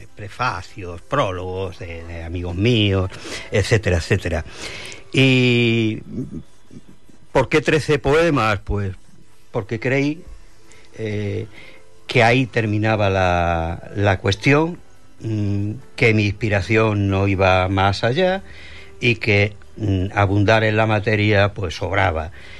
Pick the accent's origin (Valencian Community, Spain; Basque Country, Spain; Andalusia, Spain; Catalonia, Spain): Andalusia, Spain; Almonaster la Real; born there; Pero yo nací en La Canaleja, que es una pequeña aldea de Almonaster, de las 14 que componen el territorio de Almonaster La Real.